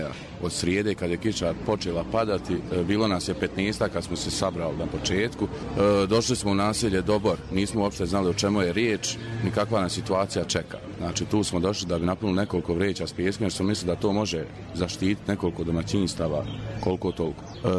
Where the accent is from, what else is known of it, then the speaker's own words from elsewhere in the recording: Modriča, Republika Srpska, Bosnia & Herzegovina; dolazim iz Modrića, završio sam Fakultet za bezbednost i zaštitu, smjer kriminalistika